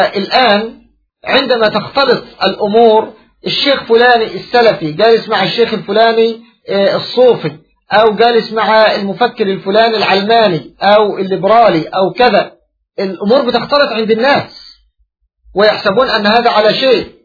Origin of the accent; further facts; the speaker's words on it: Egypt; والاتجاهات عندنا في مصر، فده اللي بيعمق مسألة الخلاف والتشرذم الذي نحن عليه في مصر هنا.